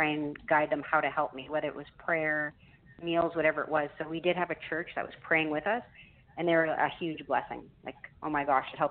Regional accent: Canada; which as a Canadian, I'm not used to that because you have to go to the doctor's office for anything, any result.

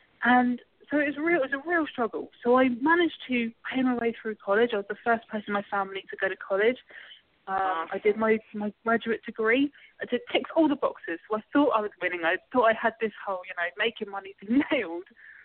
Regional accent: London, United Kingdom; I'm originally from London, but I grew up like a lot of people did. You know, the single parent, mixed race family

